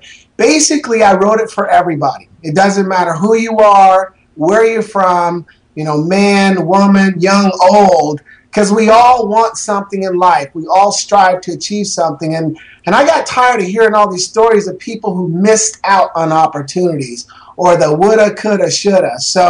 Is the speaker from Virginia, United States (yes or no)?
no; Portland, Oregon, United States; because I was raised in Northeast Portland, you know, in an environment that, you know, we just barely got by.